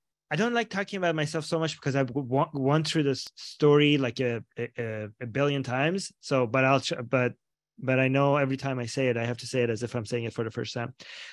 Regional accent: Iran; I grew up in Iran. I grew up in a very liberal family, extremely liberal, but in a very conservative society.

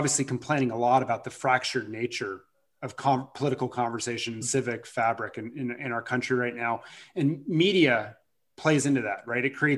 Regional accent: Washington, District of Columbia, United States; I grew up in Washington, DC. I did not know what an engineer was.

